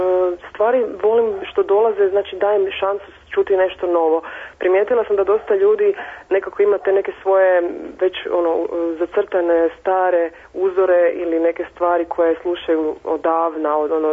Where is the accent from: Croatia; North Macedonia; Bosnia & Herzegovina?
Croatia; Zagreb, City of Zagreb; now in Zadar, Croatia; jer sam preselila naime iz Zagreba. Ja sam Zagrepčanka, ali živim u Zadru zadnje dvije godine